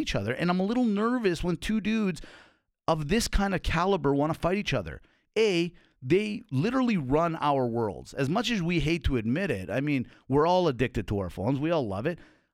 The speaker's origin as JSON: {"language": "English", "town": "Calgary", "region": "Alberta", "country": "Canada", "tie": "born or raised there", "said": "I'm born and raised in Calgary, and I've never seen this city this consumed by the Stampede."}